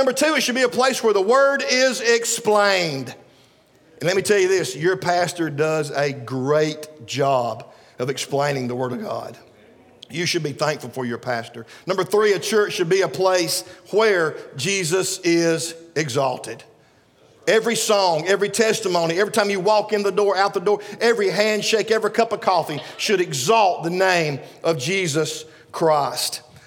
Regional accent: Alabama, United States; We're from Sand Mountain. We're in the South. Nobody here says, I love you.

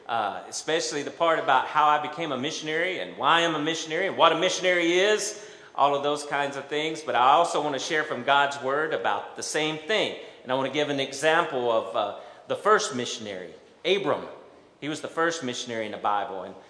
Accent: Geraldine, United States; now in Tokyo, Japan; But I'm from this area. Actually, I'm from Geraldine. Actually, I'm from the suburbs of Geraldine. Amen. I'm from New Harmony, that area out that way. And I grew up here.

